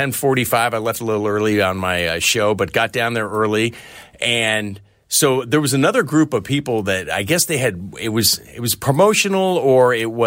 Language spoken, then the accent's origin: English; California, United States; Cause I grew up in the Bay Area, familiar with the track